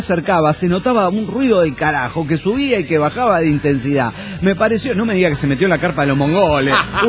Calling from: Rosario, Santa Fe, Argentina; de Rosario, Argentina.

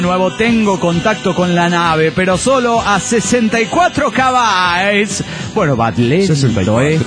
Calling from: León, Guanajuato, Mexico; de León, Guanajuato.

